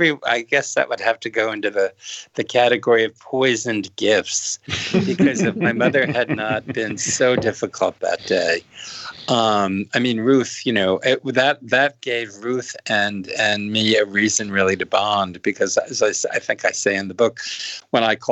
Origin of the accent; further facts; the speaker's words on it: United States; now in France; So at once I am part of the village, but my difference, the fact that I'm American, is noted.